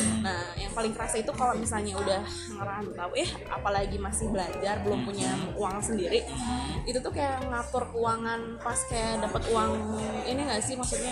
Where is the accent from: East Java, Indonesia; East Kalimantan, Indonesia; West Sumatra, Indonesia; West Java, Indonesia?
West Java, Indonesia; Bandung; aku sebenarnya tuh udah pergi ke kota orang Aceh. Asalku tuh dari Bandung sebenarnya. Aku tuh Mojang Priangan banget.